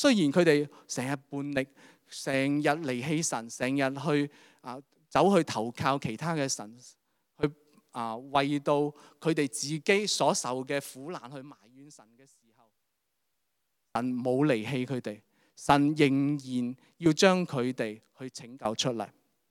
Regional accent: China; 就好似我哋中国人咁样啦吓，我哋中秋就嚟到啦

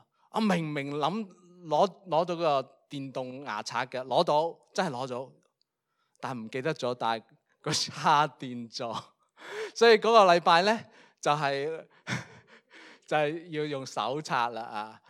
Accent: Guangdong, China; 因为我哋广东人咧，唔过正月十五咧，我哋拜年都系有心唔怕迟嘅

